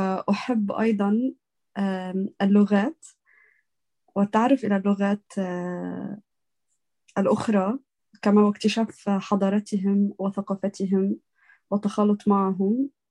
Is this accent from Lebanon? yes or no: yes; Lebanon; moved away as an adult; now in France; وأنا لبنانية الأصل، أتيت هنا إلى فرنسا كمساعدة لغة عربية، عمري 23 سنة.